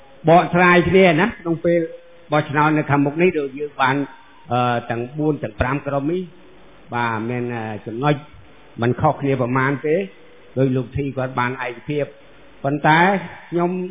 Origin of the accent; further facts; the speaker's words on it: Kampong Cham, Cambodia; ខ្ញុំបាទមកពីស្រុកកូស្ទិនខេត្តកំពង់ចាម